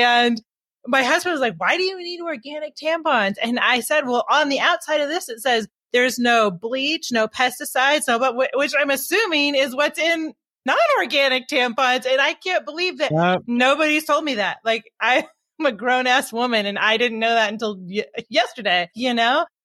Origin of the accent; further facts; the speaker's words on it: Tacoma, Washington, United States; Oh, really? Yeah, I grew up in Tacoma, so on the other side, but yeah.